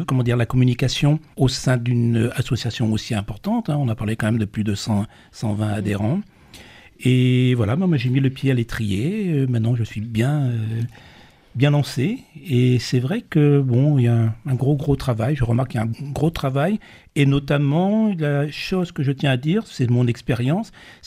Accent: Brest, Brittany, France; now in Bourg, France; je suis arrivé ici sur Bourg, je suis originaire de Bretagne, de Brest.

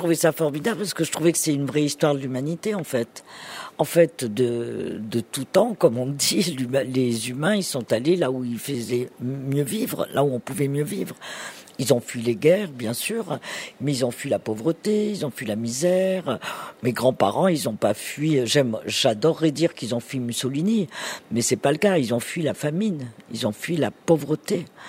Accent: France; on est français quand même, hein, et on pense à tous nos villages à moitié abandonnés en France.

